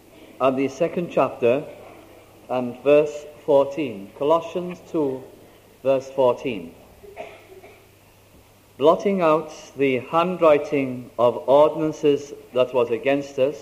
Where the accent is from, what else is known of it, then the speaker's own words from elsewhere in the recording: Caernarfon, Wales, United Kingdom; I was up in Bangor in North Wales, and I thought since I was so near to Carnarvon, my hometown, where I was born, I thought I'd like to go there.